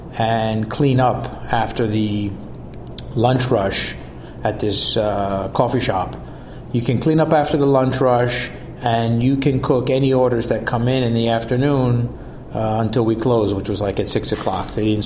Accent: New Jersey, United States; So I was born and raised at the Jersey Shore

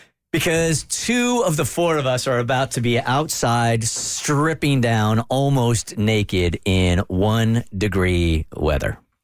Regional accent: California, United States; I grew up in Southern California.

